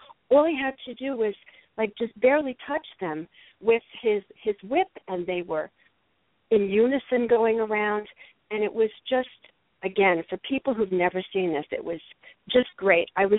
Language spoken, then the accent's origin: English; New York, United States; Jamie, I am born and raised in New York, and I have never seen anything like this.